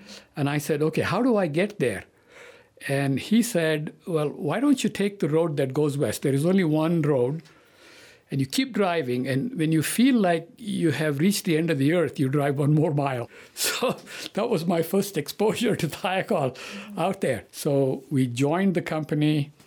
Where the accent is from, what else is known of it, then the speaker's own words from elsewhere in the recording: India; now in United States; I was from India, and there was another guy from England.